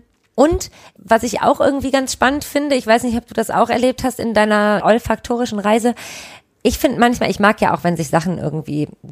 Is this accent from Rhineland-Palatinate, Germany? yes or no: no; Düsseldorf, North Rhine-Westphalia, Germany; ich bin in Golzheim aufgewachsen